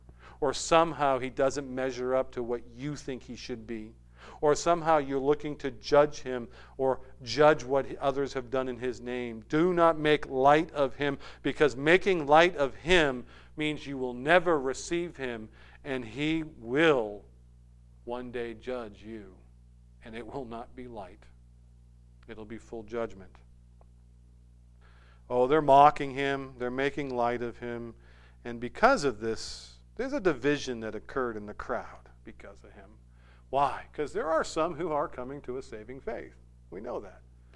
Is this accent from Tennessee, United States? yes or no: no; New Hampshire, United States; I'm through and through a New Hampshireite. I grew up in New England, and I claim New England. But let's face it, when I claim home, it's New Hampshire, right?